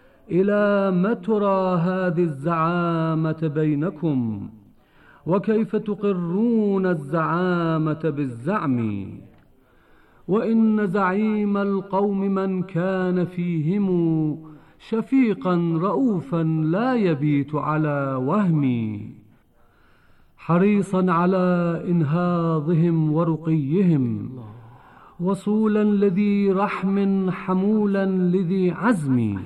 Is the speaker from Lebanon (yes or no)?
yes; Nabatieh, Nabatieh Governorate, Lebanon; ولدت في النبطية ودرست فيها على كتاب البلدة، ثم انتقلت إلى قرية أنصار لطلب العلم عند السيد حسن إبراهيم، فدرست فيها الصرف والنحو،